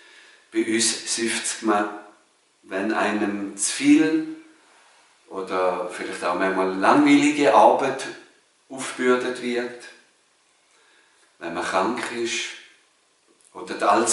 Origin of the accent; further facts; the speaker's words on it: Switzerland; bei uns in der Schweiz, ja, das gute Leben, das viele von uns haben, ist ja eher die Ausnahme.